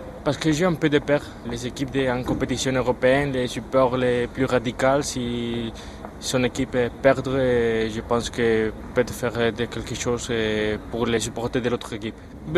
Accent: Andalusia, Spain; French is a second language; j'ai 21 ans et j'ai tout de l'architecture et je viens de l'Andalousie.

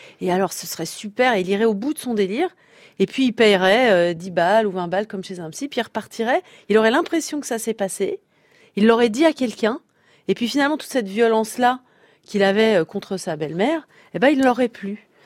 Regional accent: Pays de la Loire, France; moi, j'ai été élevée dans la Sarthe. Donc c'était frontalier avec la Normandie

